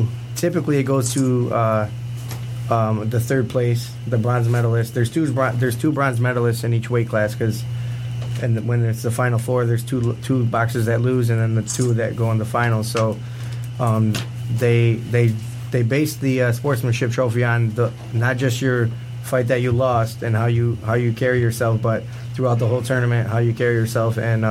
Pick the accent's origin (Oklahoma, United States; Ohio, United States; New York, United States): Ohio, United States; Toledo; I'm from Toledo originally. That's where I fought out of.